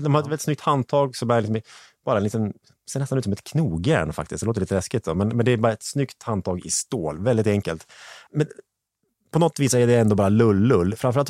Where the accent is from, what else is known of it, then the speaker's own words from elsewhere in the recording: Gävleborg County, Sweden; jag är från Hälsingland, jag gillar ull.